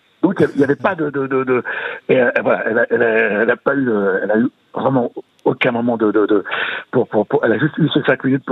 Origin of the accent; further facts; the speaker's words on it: Brittany, France; Moi, je suis breton, je comprends.